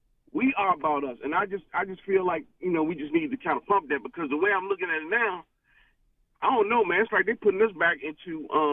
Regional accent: Richmond, Virginia, United States; now in Maryland, United States; Now, I'm not from Philly. I'm from actually from Richmond, Virginia, originally. Mm-hmm. I'm out here in Maryland.

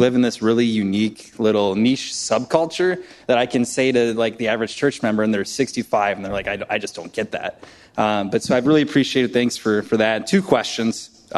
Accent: Wisconsin, United States; from Wisconsin.

